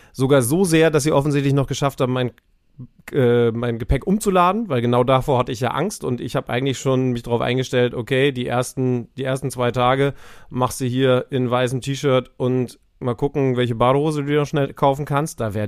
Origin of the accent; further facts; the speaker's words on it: Hamburg, Germany; Also in meiner Heimat